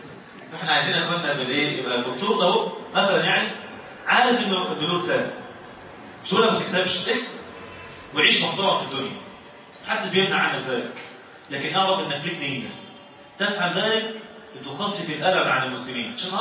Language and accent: Arabic; Egypt; احنا عندنا في مصر